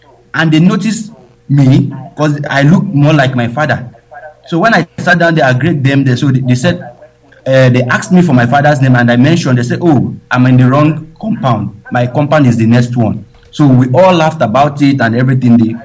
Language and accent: English; Lagos, Nigeria; I was born and brought up in Lagos, me, my dad, and my other brothers.